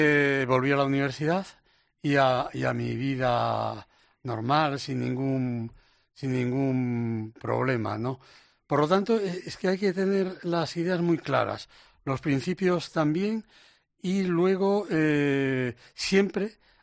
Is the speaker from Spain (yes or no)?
yes; A Coruña, Galicia, Spain; yo soy de La Coruña, que he vivido en La Coruña. Mi familia en La Coruña lleva más de 250 años instalada.